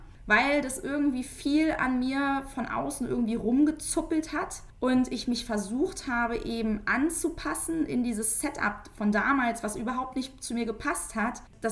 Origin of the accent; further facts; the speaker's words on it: Hanover, Lower Saxony, Germany; born there; Denn auch gerade so als gebürtige Hannoveranerin, Hannover, für all diejenigen, die es nicht kennen, ist eine sehr, sehr bodenständige Stadt, eine sehr unauffällige Stadt